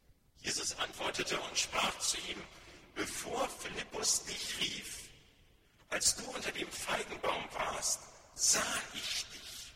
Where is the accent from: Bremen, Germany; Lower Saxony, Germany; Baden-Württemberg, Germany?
Bremen, Germany; Und Pleroma, das ist nun uns als Bremer gut vertraut, auch gerade mit, im Hinblick auf die Hafenstadt und mit Blick auf die Weser.